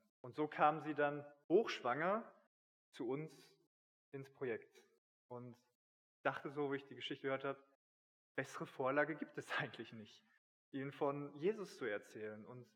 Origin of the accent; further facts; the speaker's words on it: Plettenberg, North Rhine-Westphalia, Germany; moved away as an adult; also born or lived in Kenya / Athens, Greece; ich bin ursprünglich, komme ich hier aus Plettenberg vom Amfelde